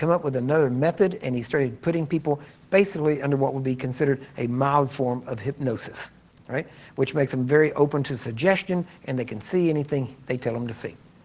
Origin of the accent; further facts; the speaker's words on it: Texas, United States; That's as close as the Texan can get.